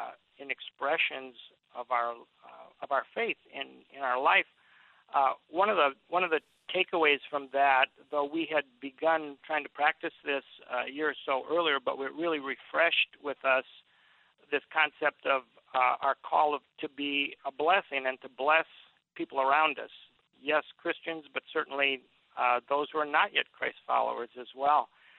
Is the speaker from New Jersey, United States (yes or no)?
no; Minnesota, United States; I grew up in Minnesota, 10,000 lakes. I grew up fishing with my dad and my brother